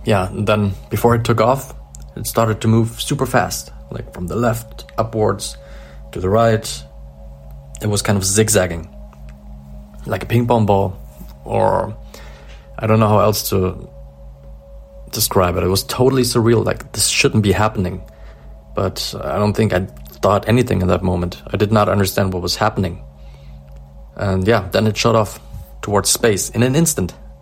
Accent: Dresden, Saxony, Germany; I'm 35 years old. I'm from Dresden in Germany

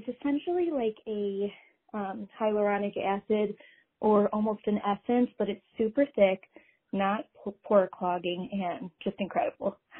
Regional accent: Cleveland, Ohio, United States; I'm from Cleveland, Ohio.

